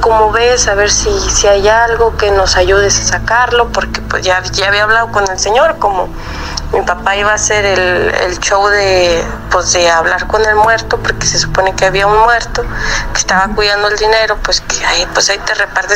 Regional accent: Coahuila, Mexico; Pues yo soy del norte de Coahuila.

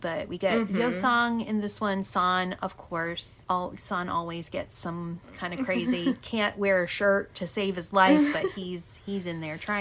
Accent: United States; I want to say Choi because I'm American and I'm dumb.

